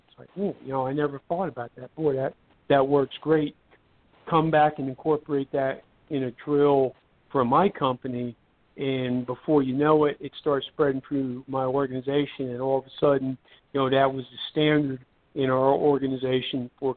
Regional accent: Northeast, United States; I use this example a lot, because I come from the Northeast, and I've got friends in Philadelphia, and I got friends in New York City, and I got friends in Baltimore.

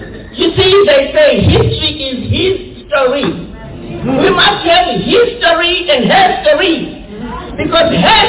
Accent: Zimbabwe; the injustices that I grew up with in Rhodesia, those injustices continue around the globe.

